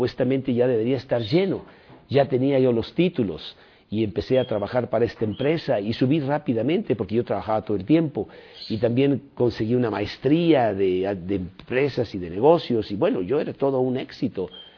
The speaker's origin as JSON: {"language": "Spanish", "region": "Mexico City", "country": "Mexico", "tie": "born there", "said": "Y en mi vida yo nací, soy mexicano, nací aquí en la Ciudad de México y mis padres mexicanos, mi madre muy, muy religiosa."}